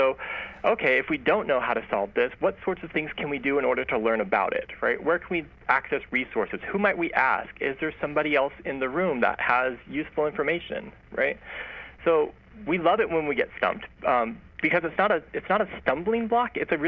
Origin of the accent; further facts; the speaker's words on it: Hemet, California, United States; I mean, I grew up in the Inland Empire. I grew up in Hemet, California